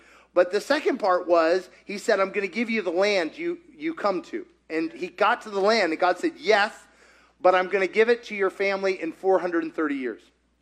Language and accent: English; Kentucky, United States; Listen, I'm from Kentucky. That's impressive for my Kentucky standards.